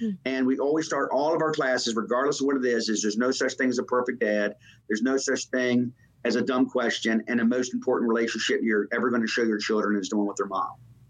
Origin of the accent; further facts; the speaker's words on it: Richmond, Virginia, United States; I'm from the Richmond, Virginia area